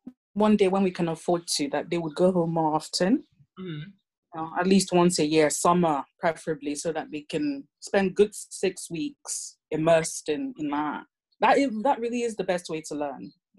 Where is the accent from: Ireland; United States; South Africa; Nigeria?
Nigeria; Being Nigerian, growing up in Nigeria, we didn't have to worry about skin color.